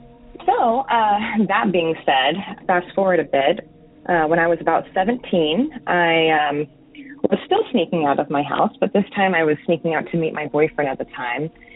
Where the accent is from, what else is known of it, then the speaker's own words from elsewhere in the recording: New Mexico, United States; moved away as an adult; now in Oregon, United States; I live in Oregon now, but I grew up in New Mexico and spent the first bit of my adult life there, and it's definitely where my heart is.